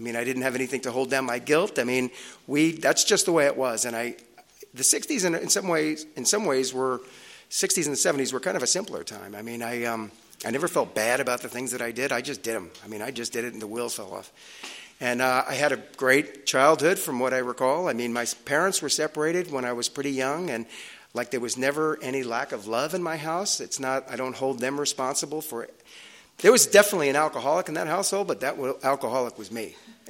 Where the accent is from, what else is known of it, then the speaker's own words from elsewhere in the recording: New York, United States; So I grew up in New York. I grew up in the 60s.